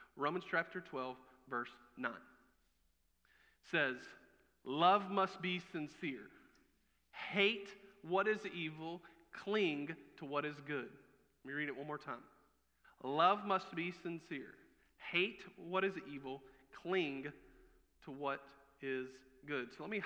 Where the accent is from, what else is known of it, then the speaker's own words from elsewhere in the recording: South Carolina, United States; Fun fact for you, even though I'm from South Carolina originally, I loathe country music.